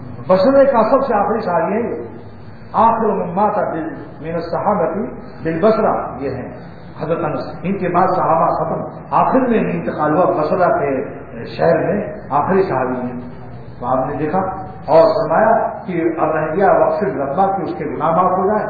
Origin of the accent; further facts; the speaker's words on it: Karachi, Sindh, Pakistan; میں کراچی سے آیا ہوں صوبہ سندھ کا رہنے والا ہوں